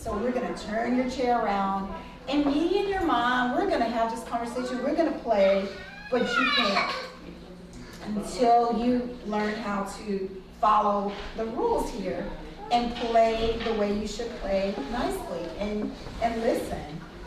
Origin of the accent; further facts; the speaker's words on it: Louisiana, United States; I say make groceries. I'm from Louisiana. Make groceries.